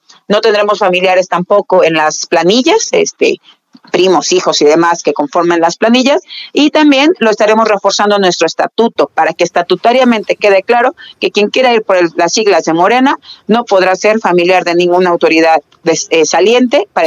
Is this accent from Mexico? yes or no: yes; Mexico; lo digo como mexicana.